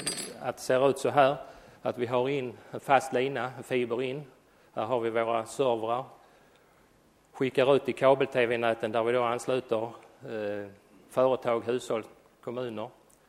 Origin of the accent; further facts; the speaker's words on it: southern Sweden, Sweden; accent: southern Swedish; Hoppas alla förstår mig fast min dialekt kommer söderifrån.